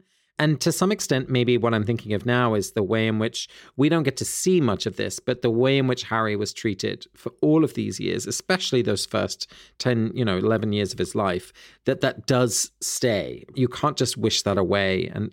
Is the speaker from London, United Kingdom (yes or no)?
no; South East England, United Kingdom; picking blackberries in the hedgerows kind of between the fields near where I grew up in Sussex